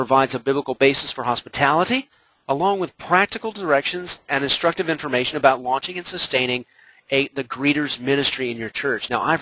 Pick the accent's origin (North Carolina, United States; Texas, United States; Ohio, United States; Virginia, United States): Virginia, United States; Richmond; St. Paul's Baptist Church in Richmond, Virginia, which is my hometown